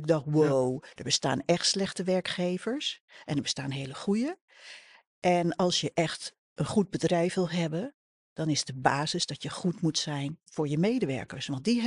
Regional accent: Haarlem, North Holland, Netherlands; Ik vertelde net, ik kom uit Haarlem.

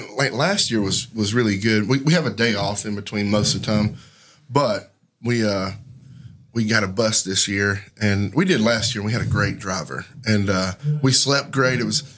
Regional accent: Nashville, Tennessee, United States; I'm more of a country guy, you know. So I grew up around Nashville and it was a great place to grow up.

